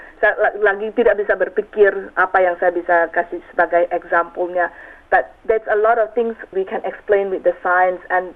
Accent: Indonesia; born there; Saya lahir di Indonesia.

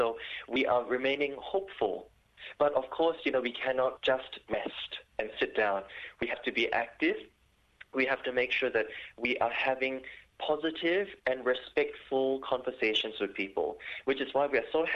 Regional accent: Malaysia; now in Australia; so for me, like even I am a Malaysian Chinese, I'm an Australian, Asian Australian. When I came here to Australia, I understand what it is like to be on the receiving end of discrimination.

